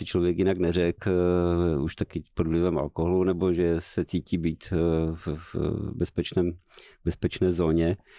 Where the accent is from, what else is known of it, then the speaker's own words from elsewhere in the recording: Moravia, Czechia; Pozor, já jsem z Moravy.